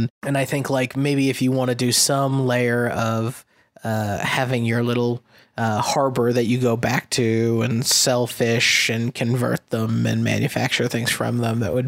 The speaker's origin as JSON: {"language": "English", "region": "Massachusetts", "country": "United States", "tie": "born or raised there", "said": "Obviously it's coming out of Gloucester near my hometown."}